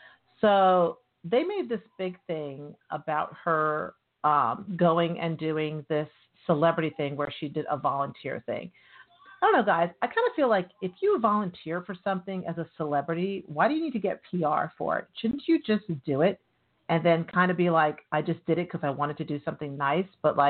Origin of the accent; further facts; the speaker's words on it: Atlanta, Georgia, United States; So I'm from Atlanta, guys, and trust me, I would be eating my bologna sandwich in Atlanta.